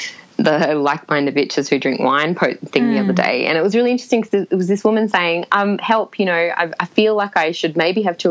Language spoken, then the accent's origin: English; Australia; He's from England, I'm from Australia.